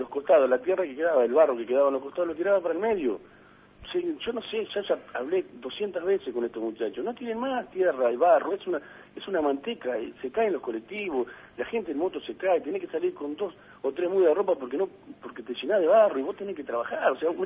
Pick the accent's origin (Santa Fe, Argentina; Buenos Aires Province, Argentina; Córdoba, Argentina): Santa Fe, Argentina; Somos ciudadanos de Santa Fe, estaremos lejos del centro, pero vivimos también, maestro.